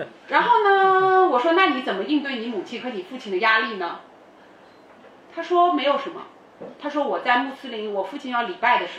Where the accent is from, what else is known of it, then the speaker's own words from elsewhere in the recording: China; 所以我们都中国人可能很陌生这个东西